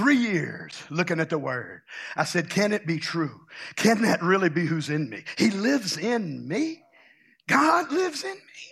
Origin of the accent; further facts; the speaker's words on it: Louisiana, United States; You know, I'm from Louisiana. We call it Tabasco.